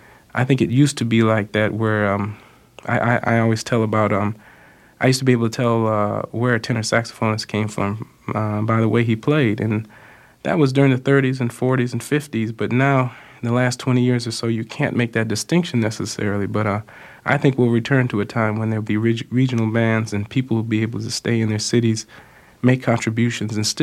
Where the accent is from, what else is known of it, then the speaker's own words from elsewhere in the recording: Cleveland, Ohio, United States; now in Chicago, United States; I'm from Cleveland originally, which is kind of similar, but it's a little smaller than Chicago.